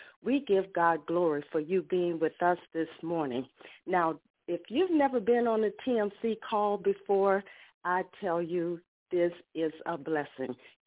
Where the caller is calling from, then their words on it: Humble, Texas, United States; I'm calling from Humble, Texas this morning.